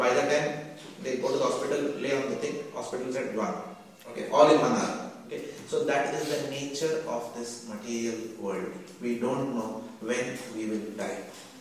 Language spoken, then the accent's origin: English; Mumbai, Maharashtra, India; I come from a Tamilian ideal family, for me Lord Murugan was the supreme personality of God initially. Of course, because I come from Bombay, Sai Baba was also the supreme personality of God.